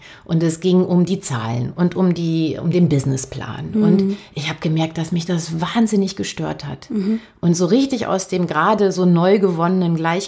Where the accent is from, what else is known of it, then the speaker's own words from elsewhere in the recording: Germany; born there; Also geboren bin ich in einer Kleinstadt an der holländischen Grenze und wollte damals dann, als ich Abi gemacht habe, unbedingt nach Berlin. Das bin ich dann auch, oder habe ich dann auch gemacht, habe hier eine Zeit lang studiert